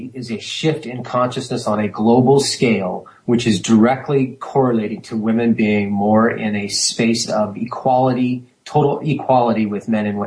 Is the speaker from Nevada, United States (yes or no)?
no; Alaska, United States; I was born and raised in Alaska and went fishing with my dad, 9 years old.